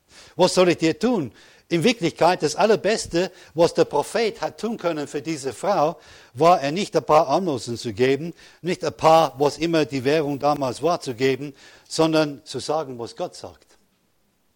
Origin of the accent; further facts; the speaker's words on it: England, United Kingdom; German is a second language; Sieh, das ist das Problem als Engländer, was ich habe. Wir sagen Goliath in Englisch, nicht?